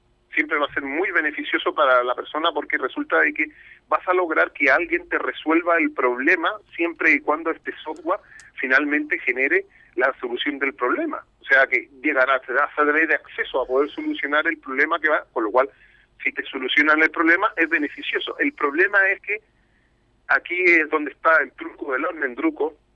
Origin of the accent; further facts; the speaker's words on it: Spain; nosotros como europeos todavía no hemos llegado, bueno, en los españoles, no hemos llegado a tener un acceso directo a inteligencia artificial.